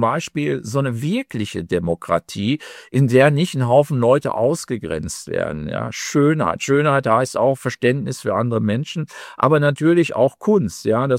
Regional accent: North Rhine-Westphalia, Germany; Ich bin im Ruhrgebiet aufgewachsen zu Zeiten der industriellen Revolution.

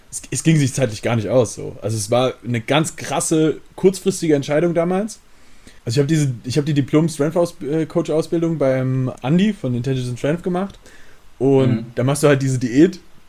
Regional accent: Hesse, Germany; Ich komm aus der Nähe von Gießen.

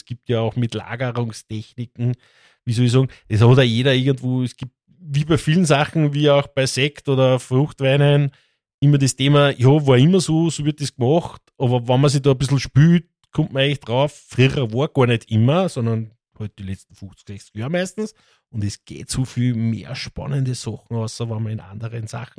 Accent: Lower Austria, Austria; weil bei uns im Mostviertel ist es ja so, es gibt so viele Straßenhanger, so viele Streuobstwiesen

